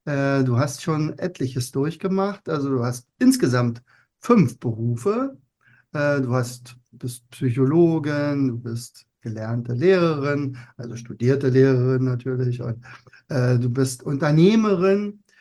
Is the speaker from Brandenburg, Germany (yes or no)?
yes; Brandenburg, Germany; Wir sind nämlich beide aus Brandenburg.